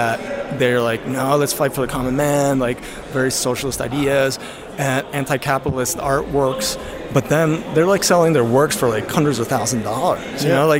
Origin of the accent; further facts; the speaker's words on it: Mexico; I grew up here. I was born in Mexico.